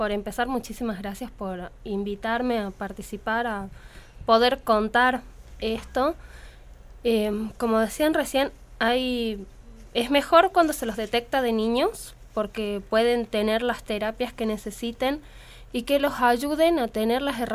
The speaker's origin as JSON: {"language": "Spanish", "town": "Valle Viejo", "region": "Catamarca", "country": "Argentina", "said": "25 años, soy de Valle Viejo"}